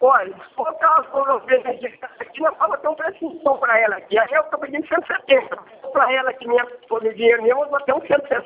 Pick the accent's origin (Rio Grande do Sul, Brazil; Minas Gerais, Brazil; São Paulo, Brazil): Minas Gerais, Brazil; Bom Sucesso; Eu sou de Bom Sucesso, Capé do São João del Rei.